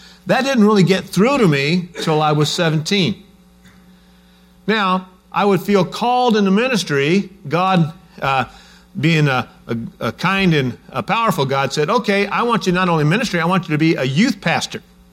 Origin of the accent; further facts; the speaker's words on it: Bakersfield, California, United States; also born or lived in Ukiah; Family moved to Bakersfield.